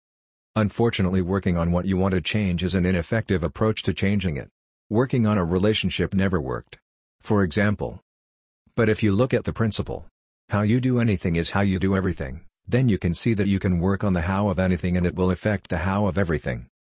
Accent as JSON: {"language": "English", "country": "Hungary", "first_language": "Hungarian", "second_language": "English", "said": "I didn't get the hang of it until I looked what the word is in Hungarian, my mother tongue."}